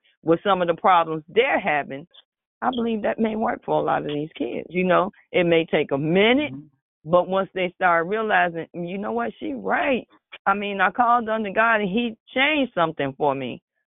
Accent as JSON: {"language": "English", "town": "Chicago", "region": "Illinois", "country": "United States", "said": "Look, I'm from Chicago too, but I didn't get paddled until I got to Kankakee area, Pembroke."}